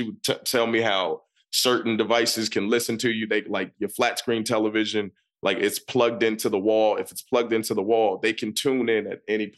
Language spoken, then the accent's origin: English; Virginia, United States; I'm the same way. We're both from Virginia.